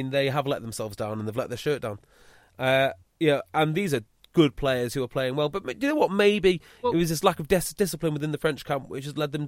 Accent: Llandudno, Wales, United Kingdom; Two of the Scottish under-20s coaching staff have been suspended for a late-night incident in my hometown, Llandudno, after the Scottish under-20s played Wales under-20s.

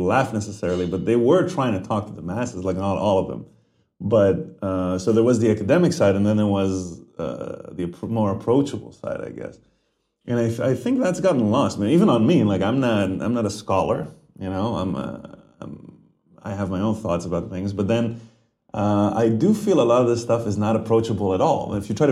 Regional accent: Israel; I grew up in Israel

